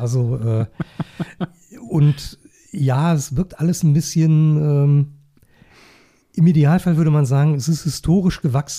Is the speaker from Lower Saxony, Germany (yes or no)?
no; Gelsenkirchen, North Rhine-Westphalia, Germany; auch wenn wir beide mittlerweile außerhalb des Ruhrgebiets wohnen, kommen wir ja beide mitten aus dem Pott, ich aus Gelsenkirchen